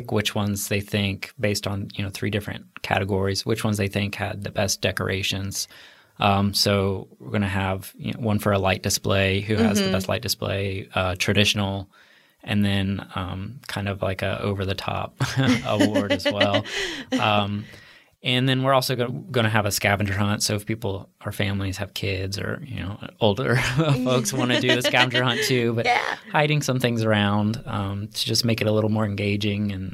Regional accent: Georgia, United States; And when I was a little kid, we grew up near the Lost Mountain Store.

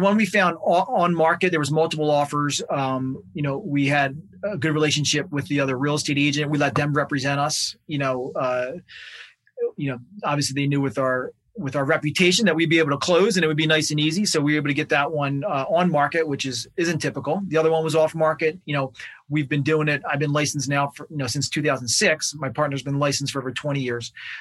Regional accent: Philadelphia, Pennsylvania, United States; I live in the Philadelphia suburbs, so about 20 minutes outside of Philly. Born and raised in Philly. I'm about be 40 years old this year. Come from an Irish Catholic family, one of five kids.

